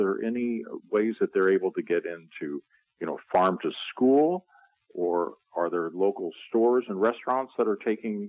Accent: Midwest, United States; now in California, United States; Oh, you know, growing up in the Midwest myself, we didn't grow other than what might be in some of our gardens. I think most of what we were getting at the stores was being shipped in from California, where I live now.

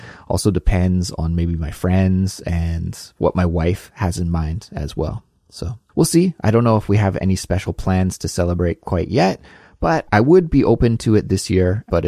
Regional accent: Canada; now in South Korea; when I was a kid and growing up in Canada

